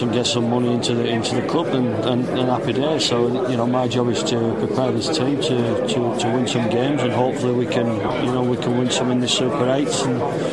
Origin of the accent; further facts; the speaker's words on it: Wakefield, Yorkshire and the Humber, United Kingdom; They've given me an opportunity here to work at my hometown club, and I'm loving every minute of it.